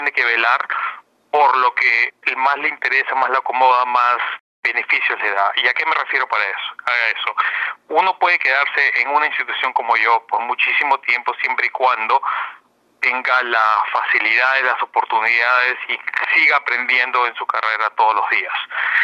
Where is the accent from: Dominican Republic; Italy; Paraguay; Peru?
Peru; moved away; yo crecí en Perú en los fines de los 80, principios de los 90, que fue una época muy complicada para Perú.